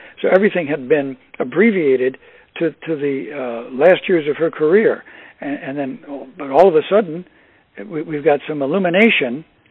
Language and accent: English; East Coast, United States; I grew up on the East Coast, and I've been to many concerts, many jazz clubs in New York.